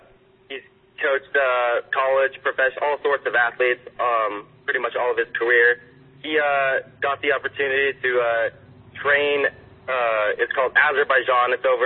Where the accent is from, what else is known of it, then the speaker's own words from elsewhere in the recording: Las Vegas, Nevada, United States; So I was born in Las Vegas, Nevada. Went to Bishop Gorman High School, grew up, family of five kids